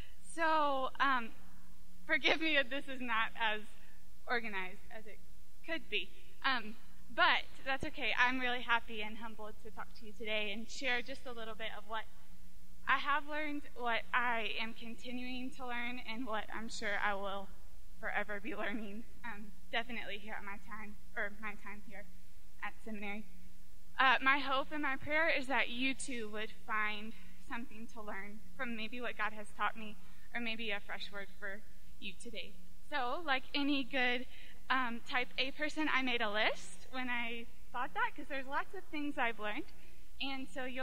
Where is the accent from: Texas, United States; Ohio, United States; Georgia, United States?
Georgia, United States; moved away as an adult; now in Calgary, Canada; I'm originally from the States, from Georgia, and happily make my home here in downtown Calgary now.